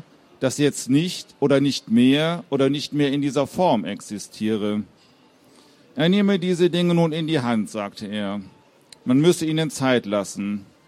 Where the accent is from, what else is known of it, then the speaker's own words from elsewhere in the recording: Schleswig-Holstein, Germany; Ich komme aus der Nähe von Heide, auch an der Westküste Schleswig-Holsteins.